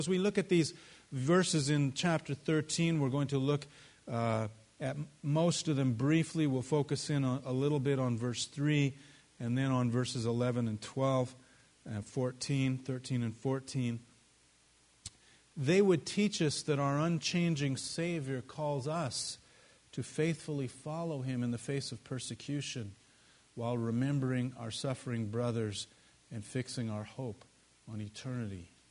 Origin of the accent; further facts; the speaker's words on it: Canada; as Canadian Christians, that we should be concerned.